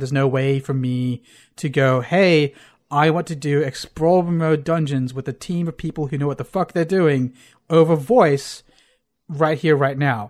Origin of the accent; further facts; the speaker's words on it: Australia; partially my fault for being Australian, but to some extent, you'd expect a game.